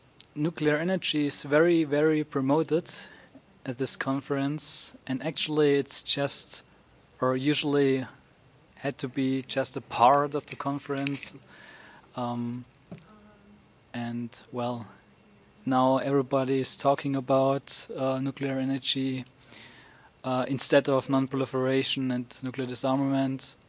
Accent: Germany; English is a second language; I'm from Germany and 20 years old.

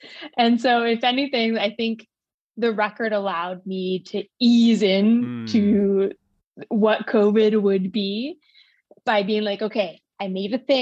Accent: Bainbridge Island, Washington, United States; I'm from Bainbridge initially.

